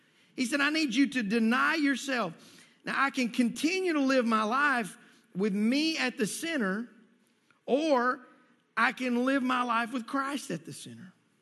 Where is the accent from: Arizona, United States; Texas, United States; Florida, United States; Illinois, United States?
Texas, United States; Now listen, we're from Texas, and we know about wildflowers.